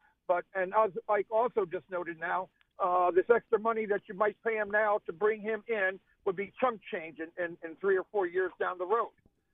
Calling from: Scottsdale, Arizona, United States; Yeah, hi. … I'm calling from Scottsdale, Arizona.

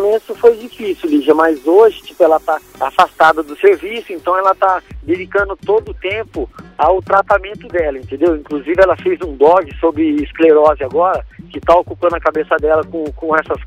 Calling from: Piracicaba, São Paulo, Brazil; Piracicaba, interior de São Paulo.

